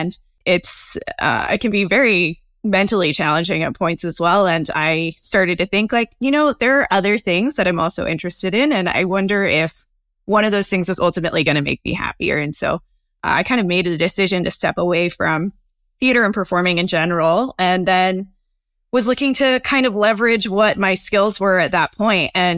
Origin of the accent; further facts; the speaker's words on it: Colorado, United States; just, you know, locally when I was living in Colorado. I grew up in Colorado.